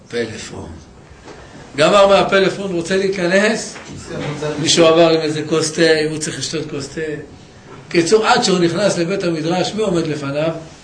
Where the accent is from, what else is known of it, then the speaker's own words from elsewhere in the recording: Jerusalem, Jerusalem District, Israel; גדלנו בבוכרים, אז חצי מהבוכרים זה פרסית.